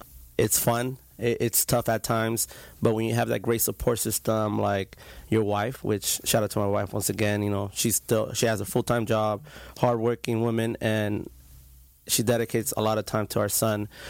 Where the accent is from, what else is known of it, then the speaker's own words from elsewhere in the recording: Santa Ana, California, United States; Grew up, born and raised in Santa Ana. Went to school throughout my years, Santa Ana School District, Roosevelt, Villa, and then graduated from Century as a Centurion.